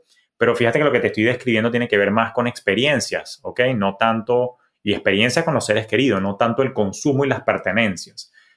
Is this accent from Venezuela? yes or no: yes; Venezuela; Claro, yo porque vengo de Venezuela, de Latinoamérica, y la gente se pinta de colores y agarra vacaciones